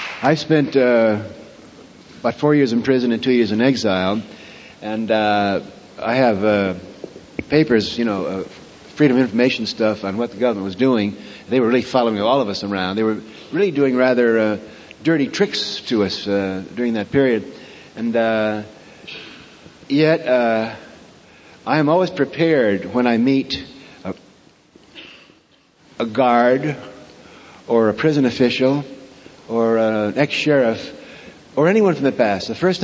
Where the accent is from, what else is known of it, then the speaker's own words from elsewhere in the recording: Ireland; I feel that it's my function, rightly or wrongly, to, as an Irish storyteller... To play that role of making fun.